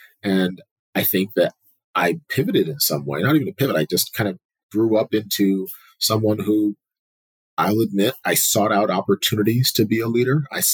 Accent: United States; I was raised in the United States, but in a Nigerian house.

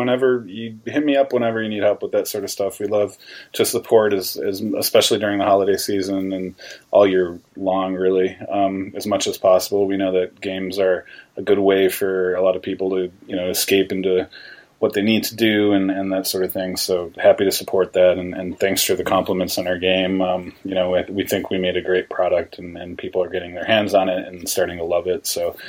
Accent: New York, United States; Personally, I'm native from New York State, and so I've always had an affinity since the Daryl Strawberry days for the Mets

